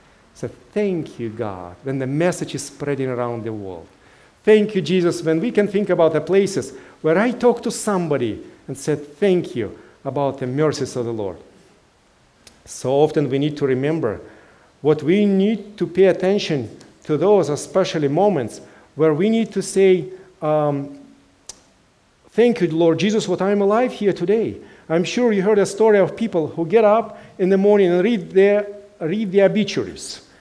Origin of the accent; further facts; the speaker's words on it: Russia; accent: Russian; English is a second language; now in Hawaii, United States; Good, yes, yes, I'm from Russia.